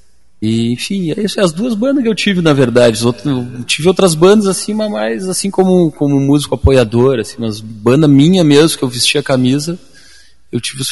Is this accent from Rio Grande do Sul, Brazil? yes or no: yes; Rio Grande, Rio Grande do Sul, Brazil; moved away as an adult; now in Curitiba, Brazil; Eu nasci na Praia do Cassino, na cidade do Rio Grande, Rio Grande do Sul.